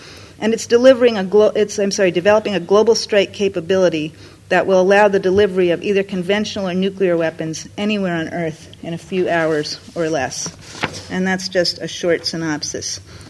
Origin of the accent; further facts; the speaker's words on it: United States; because I have limited time, because I'm an American, and because I believe that it is the most egregious violator.